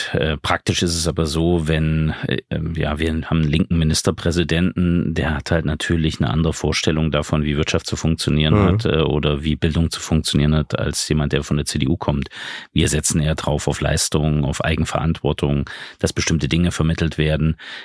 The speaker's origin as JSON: {"language": "German", "region": "Thuringia", "country": "Germany", "tie": "born or raised there", "said": "Wenn man gebürtiger Thüringer ist, wenn es seine Heimat ist"}